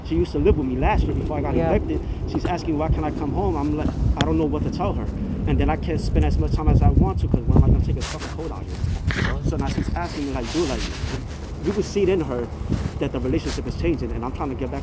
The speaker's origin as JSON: {"language": "English", "town": "Jersey City", "region": "New Jersey", "country": "United States", "moved": "yes", "said": "I was in Jersey City. I'm from Jersey City. I moved out here to be closer to my daughter"}